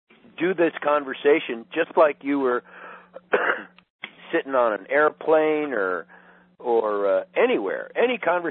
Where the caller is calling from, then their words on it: Charlottesville, Virginia, United States; Yeah, I'm calling you from Charlottesville.